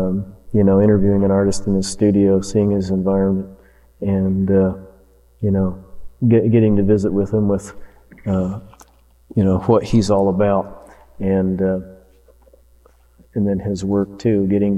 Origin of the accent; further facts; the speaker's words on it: Iowa, United States; And I said, well, we're from Iowa. We called last week.